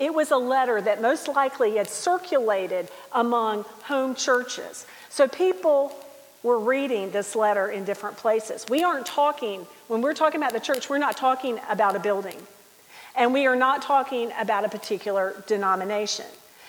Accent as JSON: {"language": "English", "country": "United States", "moved": "as an adult", "said": "So being an American woman going over to India to talk about Jesus is not exactly the most popular place to be. And there were times that we did not feel safe just because we were women or just because we were American."}